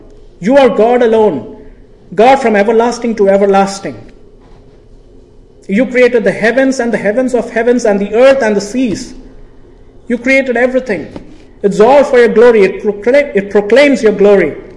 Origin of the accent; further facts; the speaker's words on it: Parur, Kerala, India; He came to my hometown, and he met my great-grandfather, and my great-grandfather was one of the converts in the church that was established in my hometown back in Parur.